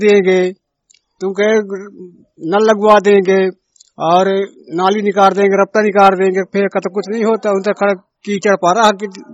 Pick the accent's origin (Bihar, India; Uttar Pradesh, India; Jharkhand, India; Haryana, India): Uttar Pradesh, India; Manikpur; हम मानिकपुर के।